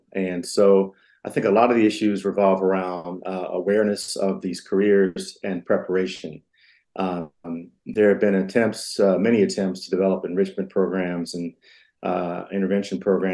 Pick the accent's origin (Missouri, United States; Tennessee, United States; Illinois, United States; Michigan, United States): Missouri, United States; St. Louis; they picked 30 or so talented students from around the St. Louis area, my hometown